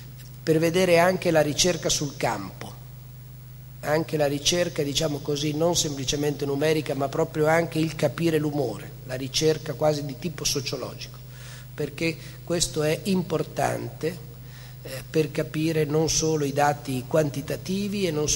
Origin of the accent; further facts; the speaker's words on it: Emilia-Romagna, Italy; Lo dico da Emiliano Romagnolo con qualche autocritica.